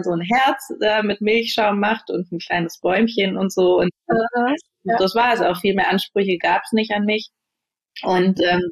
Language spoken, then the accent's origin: German; Berlin, Germany; Ich bin Berlinerin, Geborene.